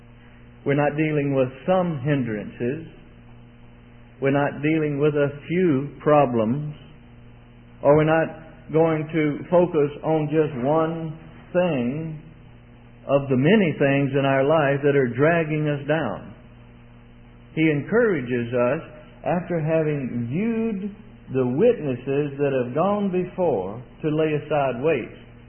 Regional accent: Mississippi, United States; I very rarely say Canada, Mississippi. That's my root, you see. That's my country. That's where I run barefoot in the fields as a boy.

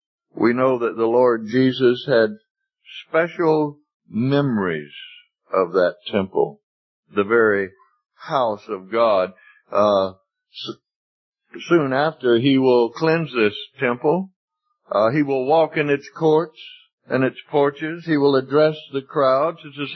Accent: Mississippi, United States; And somebody says to me, now, where are you from? I say, Mississippi.

